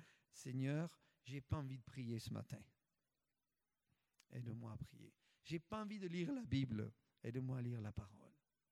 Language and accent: French; France; now in Canada; en tant que petit Français vivant au Québec